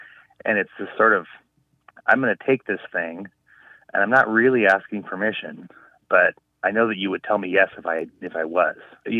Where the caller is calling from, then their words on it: Juneau, Alaska, United States; I'm calling from Juneau, Alaska.